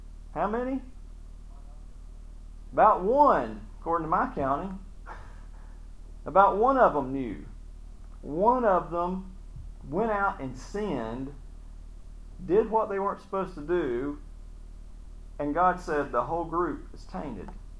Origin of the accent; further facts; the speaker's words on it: United States; Now, I've always had a problem with that because I'm an American.